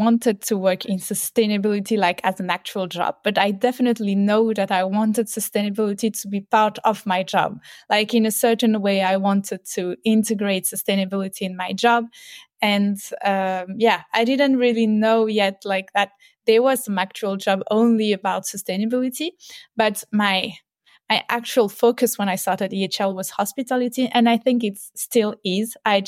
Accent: Valais, Switzerland; also born or lived in Mauritius; So first, I grew up in the Swiss mountains, so in Valais, in a small mountain village.

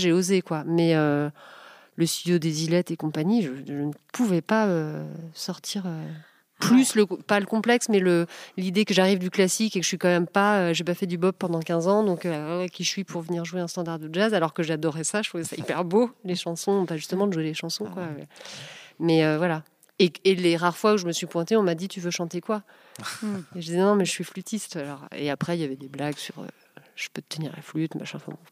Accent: Rennes, Brittany, France; now in Paris, France; j'étais terrorisée quand je suis arrivée de Rennes à Paris

